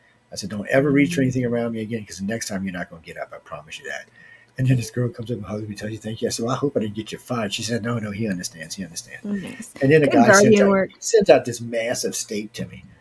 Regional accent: the South, United States; I said, I'm from the South. I understand quite clearly.

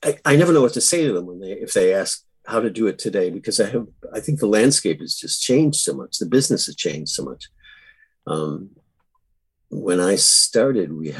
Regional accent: Buffalo, New York, United States; I grew up in Buffalo. So I like the seasons.

